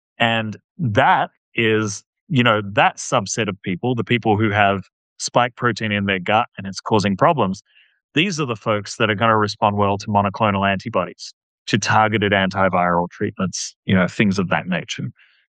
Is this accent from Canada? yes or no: no; Australia; as an Australian, I often get asked by Americans